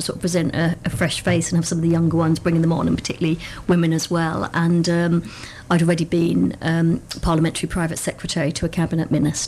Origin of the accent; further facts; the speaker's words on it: East of England, United Kingdom; No, not originally. I'm from Bedfordshire.